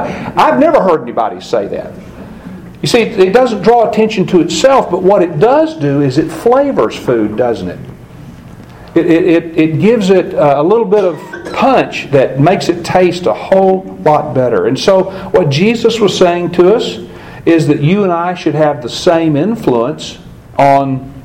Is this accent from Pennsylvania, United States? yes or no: no; Tennessee, United States; But my dad continued for my entire young life growing up in Cheatham County, continued to salt cure hams.